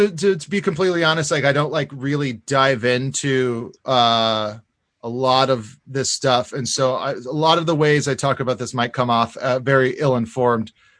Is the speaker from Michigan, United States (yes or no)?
no; Hawaii, United States; Hawaii, which has a lot of superstitious stuff, for sure.